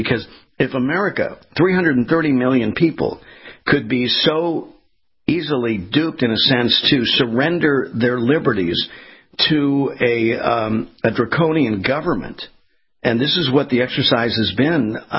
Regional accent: California, United States; And I have children back in my home state where I was, you know, born and raised in California

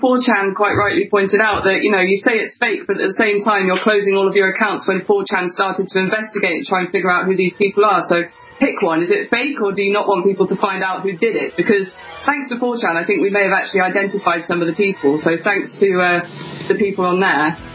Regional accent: Cambridge, East of England, United Kingdom; I mean, I come from Cambridge, privately educated, went into kind of fashion photography and post-production.

